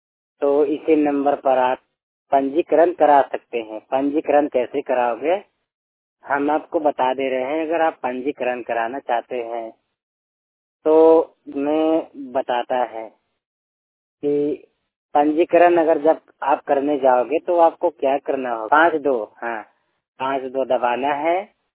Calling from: Jaunpur, Uttar Pradesh, India; जौनपुर से मैं विकलांगता 100% ब्लाइंड बोल रहा हूँ।

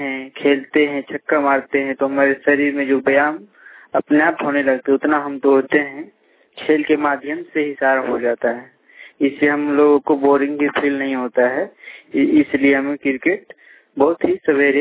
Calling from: Bokaro, Jharkhand, India; मेरे गांव का नाम लाहल बेड़ा कुशल बंदा पंचायत बंदियो बोकारो झारखंड से बोल रहा हूँ।

